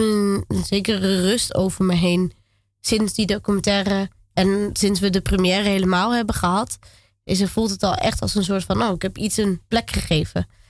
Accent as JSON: {"language": "Dutch", "region": "Groningen", "country": "Netherlands", "lives_now": "Amsterdam, Netherlands", "said": "Ik kom uit Groningen officieel. Ja. En mijn familie woont allemaal in de Assen, de meeste. Van de Molukse kant, eigenlijk. En, maar ik heb bewust voor Amsterdam gekozen 8 jaar geleden."}